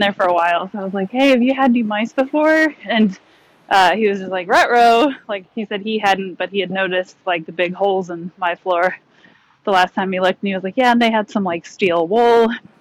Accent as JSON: {"language": "English", "region": "Georgia", "country": "United States", "tie": "born or raised there", "said": "Well, I was raised in Georgia, and that was like, cockroach."}